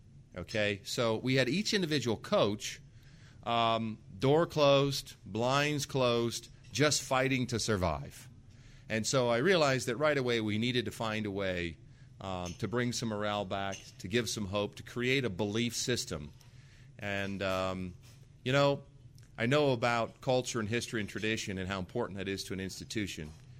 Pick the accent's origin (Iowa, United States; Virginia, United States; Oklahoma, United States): Iowa, United States; Cedar Falls; I was born in Cedar Falls, Iowa. Spent most of my young life out on a farm